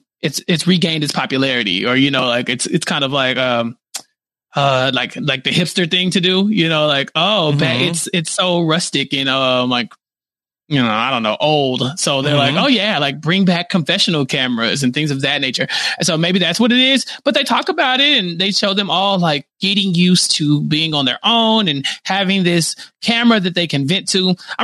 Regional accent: Texas, United States; I'm as a Texan, I don't know what that means. But there are moments where I see things that are probably Texan-esque, you know, and that I just don't realize it because I've been here my whole life.

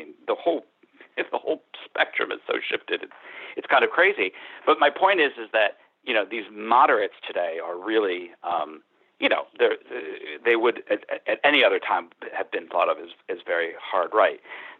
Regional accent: New York, United States; I grew up in New York State.

